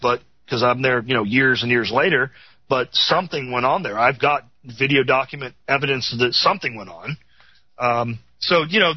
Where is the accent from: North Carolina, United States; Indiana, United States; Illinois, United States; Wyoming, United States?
Illinois, United States; Chicago; I know people because I'm from Chicago originally.